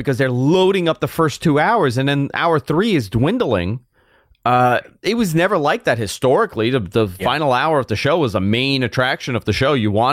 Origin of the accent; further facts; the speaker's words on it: New York, United States; I'm a Northeastern kid. I grew up in New York.